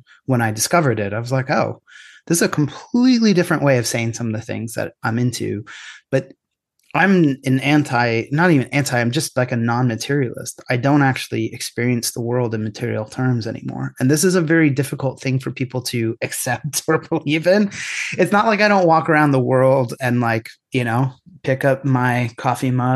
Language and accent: English; Pennsylvania, United States; because I grew up in Pennsylvania. He grew up in Ohio.